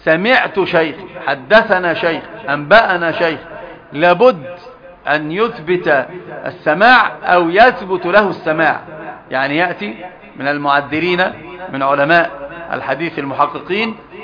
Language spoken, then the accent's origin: Arabic; Egypt